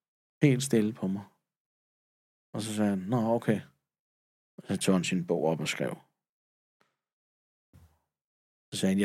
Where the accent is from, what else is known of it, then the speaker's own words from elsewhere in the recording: Søvang, Capital Region of Denmark, Denmark; Jeg voksede op ude i Søvang med nogle meget velhavende naboer i en villa ud til vandet